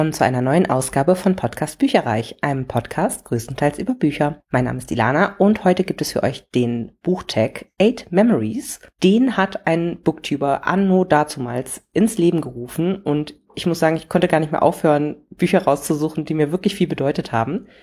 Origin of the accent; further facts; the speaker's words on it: Hamelin, Lower Saxony, Germany; also born or lived in Bad Pyrmont; Bad Pyrmont entdeckt habe. Das ist meine Geburtsstadt, aber eigentlich waren wir, wenn wir zum Shoppen gefahren sind, eher in Hameln, wo ich aufgewachsen bin.